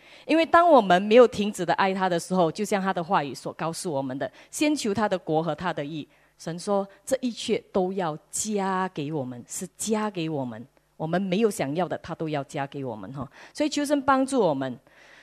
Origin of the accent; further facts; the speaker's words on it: Fujian, China; accent: Fujian; 那我们就会我们福建话所说的自己来